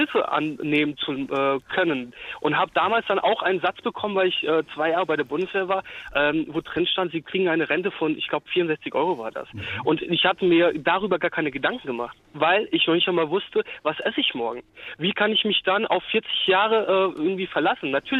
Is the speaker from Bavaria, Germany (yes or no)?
no; Hesse, Germany; Nicht nur bei uns in Hessen, sondern auch EU-weit.